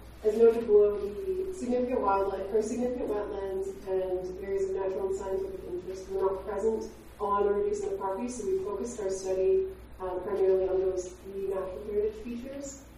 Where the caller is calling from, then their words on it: North Bay, Ontario, Canada; So I'm attending from North Bay